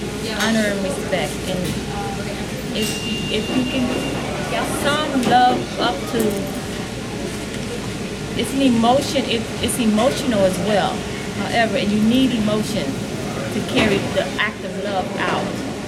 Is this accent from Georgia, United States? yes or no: yes; Atlanta, Georgia, United States; I'm from Atlanta